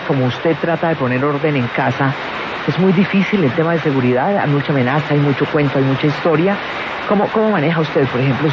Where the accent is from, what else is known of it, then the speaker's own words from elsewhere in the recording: Valle del Cauca, Colombia; Yo como no soy bogotana, soy vallecaucana